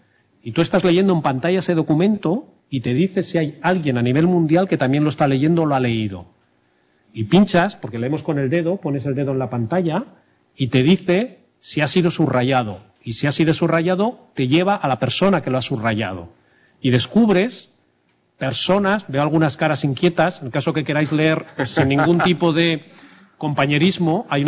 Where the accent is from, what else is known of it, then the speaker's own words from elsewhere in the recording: Bilbao, Basque Country, Spain; porque vivimos en ciudades pequeñas, yo soy de Bilbao, y no encuentras mucha gente con tus mismas afinidades